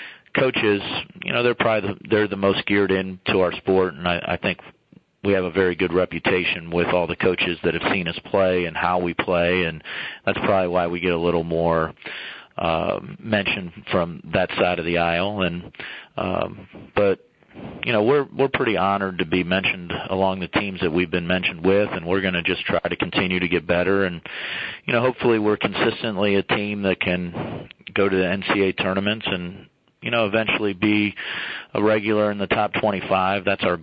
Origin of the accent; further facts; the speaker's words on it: Ohio, United States; Well, I'm from Ohio, and I love Ohio